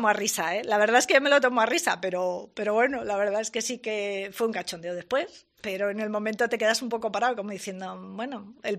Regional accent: Madrid, Community of Madrid, Spain; Yo vengo de Madrid.

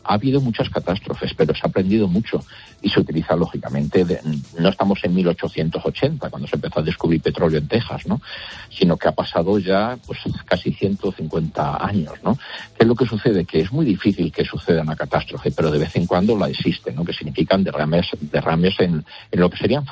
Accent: Canary Islands, Spain; yo como canario, que llevo aquí ya 40 años

